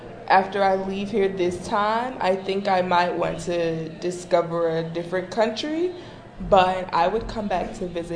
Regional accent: Mobile, Alabama, United States; I am from the United States, from Mobile, Alabama.

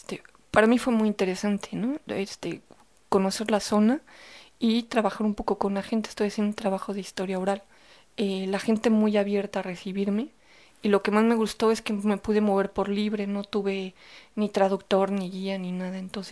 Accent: Mexico; Lo mismo pasa en mi país.

